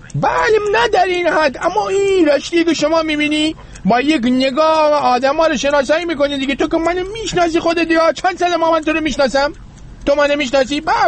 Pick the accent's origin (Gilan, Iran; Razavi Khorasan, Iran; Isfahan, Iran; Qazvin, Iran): Gilan, Iran; Rasht; من بچه رشتم، من یه زمانی ما توی رش برای خودمون کندلاتی بودیم